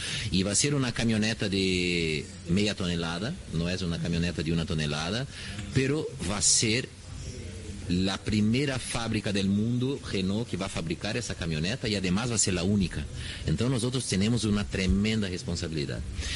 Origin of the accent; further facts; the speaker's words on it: Curitiba, Paraná, Brazil; Spanish is a second language; moved away as an adult; now in Chile; Primero que salí de Curitiba, mi primera vez de mi vida que salí de mi ciudad y fui a vivir en otro país. Y yo no hablaba nada de español, sigo no hablando, la verdad, ¿no?